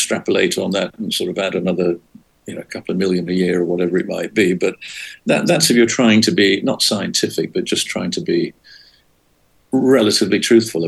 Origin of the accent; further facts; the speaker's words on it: Edinburgh, Scotland, United Kingdom; also born or lived in Dunfermline / Blackpool; Well, I was born in Dunfermline, across the water from Edinburgh. And at the age of three, my parents moved to Edinburgh. So I grew up and went to primary school in Edinburgh.